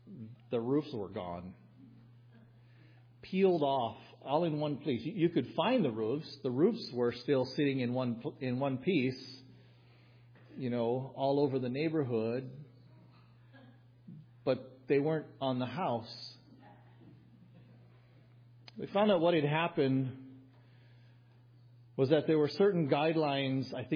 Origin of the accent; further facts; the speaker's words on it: Kauai, Hawaii, United States; I was growing up on Kauai